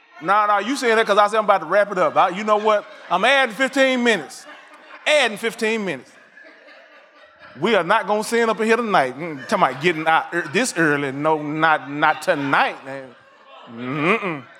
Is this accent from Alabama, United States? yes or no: no; Mississippi, United States; also born or lived in Chicago; I'm coming from Mississippi. I'm like, everything froze over. Amen. I mean, ain't no moving here in Mississippi. I said, when it snow, we don't go nowhere. Amen? Amen. Now, later on, I moved to Chicago